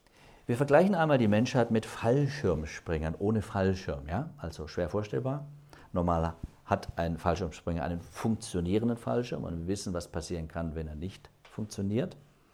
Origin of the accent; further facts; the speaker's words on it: Stuttgart, Baden-Württemberg, Germany; Nicht nach Baden-Württemberg, Stuttgart, wo ich groß geworden bin.